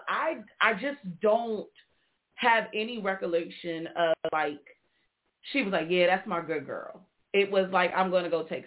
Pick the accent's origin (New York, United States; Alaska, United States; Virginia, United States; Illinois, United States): Virginia, United States; Arlington; when I grew up in Arlington, it was, there were Black folks, but it was economically different, right?